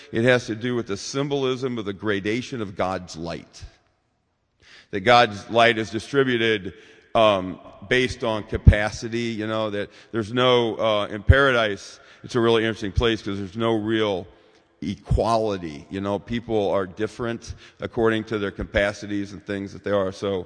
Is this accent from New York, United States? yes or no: no; Iowa, United States; now in North Carolina, United States; I mean, I came here from Iowa, you know